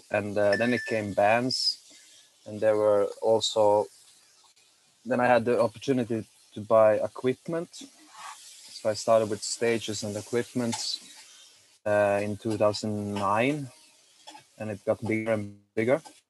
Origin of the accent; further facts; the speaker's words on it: Finland; So I'm from Finland also. I've been living in Finland for many years.